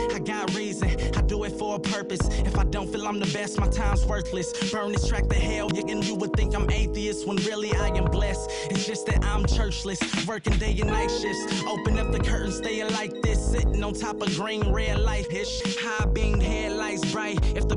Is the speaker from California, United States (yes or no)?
yes; San Francisco, California, United States; I hail from San Francisco, California